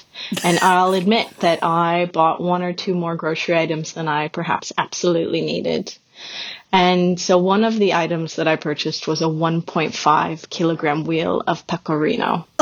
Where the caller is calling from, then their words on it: Sydney, New South Wales, Australia; I'm calling from Sydney, Australia.